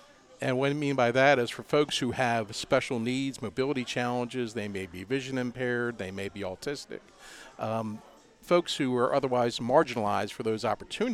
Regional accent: Ellicott City, Maryland, United States; the backstory for me is I grew up in Ellicott City, and I always say I was really blessed by geography because the state park was literally a stone's throw from my backyard.

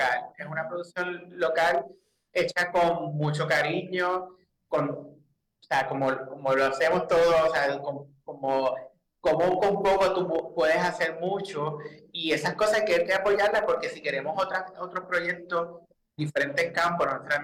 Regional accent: Puerto Rico; somos puertorriqueños. O sea, viví en Puerto Rico hace muchos años

